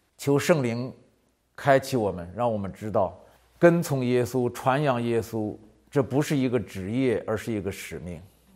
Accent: China; 我们中国人

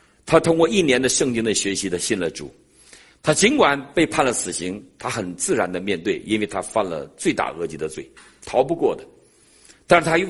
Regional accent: Northeast China, China; 我们东北人。

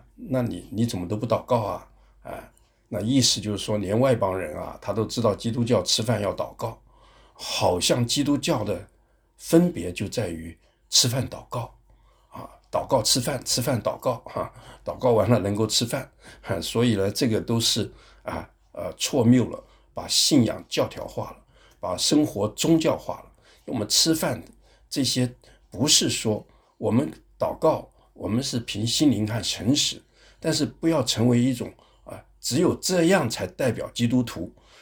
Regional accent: Taiwan; 我跟玉梅我们都是在台湾长大的但是玉梅就是我妻子哈，她家里面是广东人的习惯，我们家里面是湖南人的习惯

